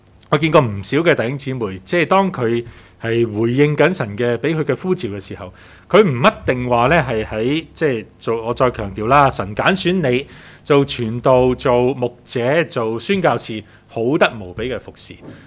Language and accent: Cantonese; New Territories, Hong Kong; 我是新界人，啊，所以廣東很陌生的